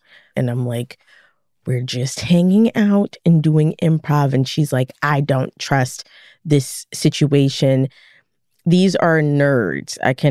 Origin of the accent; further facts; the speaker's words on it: Philadelphia, Pennsylvania, United States; I was a kid growing up in West Philly, pretty rough city.